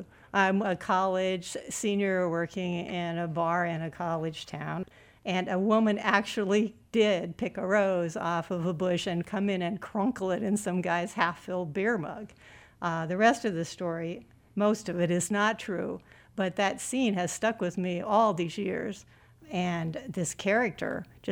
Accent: Indiana, United States; also born or lived in Georgia / South Carolina; I'm originally from Southern Indiana. I lived in Georgia and South Carolina. I do know that vernacular.

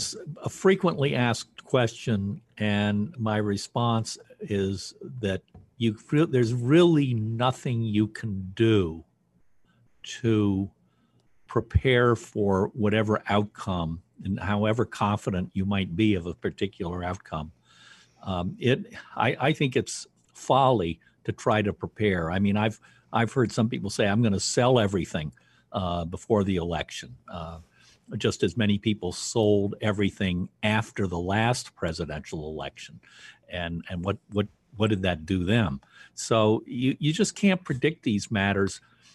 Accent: Massachusetts, United States; is also going on in my home state of Massachusetts

